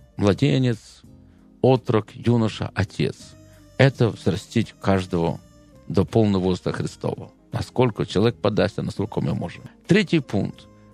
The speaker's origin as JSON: {"language": "Russian", "country": "Ukraine", "said": "а я украинец, потому что я знал, моя здесь родина, моя здесь земля"}